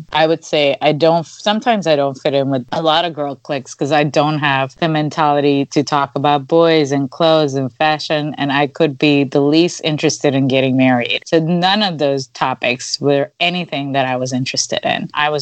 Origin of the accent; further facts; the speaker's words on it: Pakistan; English is a second language; moved away; I came from Pakistan where everybody looked like me.